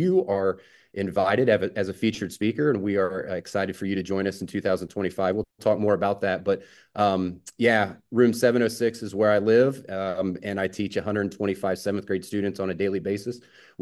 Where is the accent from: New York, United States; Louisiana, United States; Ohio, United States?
Ohio, United States; A little bit about myself. I grew up in Ohio, went to Ohio University and graduated in 2007.